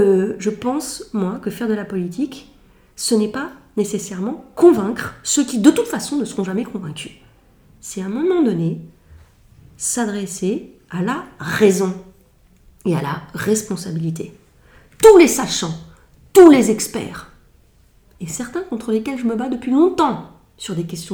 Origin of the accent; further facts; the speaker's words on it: Grand Est, France; Moi, vous savez, c'est personnel, mais je viens de Lorraine.